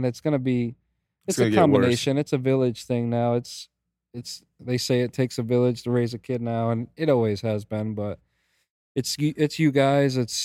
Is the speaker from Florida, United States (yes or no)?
yes; Miami, Florida, United States; I grew up in Miami. My parents, if I didn't come home, it was like, they'll be all right.